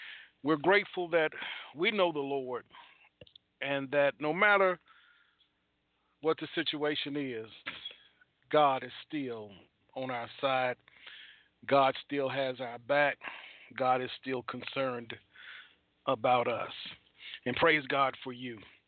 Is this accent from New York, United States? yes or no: no; Dixonville, Tennessee, United States; Lived in the community that I grew up in Dixonville, Tennessee.